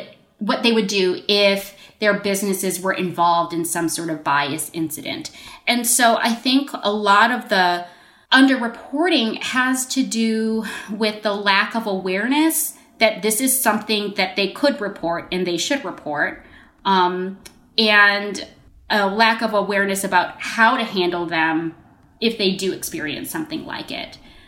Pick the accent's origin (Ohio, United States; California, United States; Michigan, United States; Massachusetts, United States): Michigan, United States; You know, I was born and raised in Michigan.